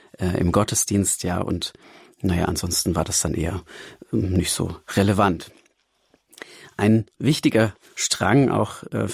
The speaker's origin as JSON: {"language": "German", "region": "Hesse", "country": "Germany", "tie": "born or raised there", "said": "Geboren und aufgewachsen bin ich in Hessen, ja, etwa 40 Kilometer nördlich von Frankfurt am Main in der Wetterau. Bin dann dort auch zur Schule gegangen natürlich und als Kind im Alter von etwas über 3 Jahren evangelisch getauft worden."}